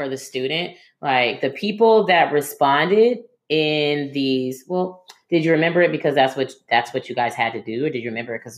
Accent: East Palo Alto, California, United States; So we are actually from East Palo Alto, and Palo Alto is adjacent to East Palo Alto.

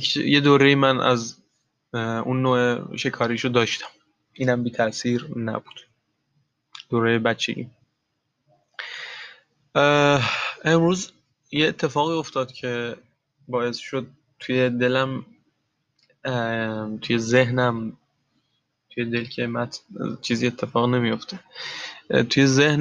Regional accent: Iran; first language Turkic; Persian is a second language; من چون به زبان ترکی در زبان مادریم هست میدونم

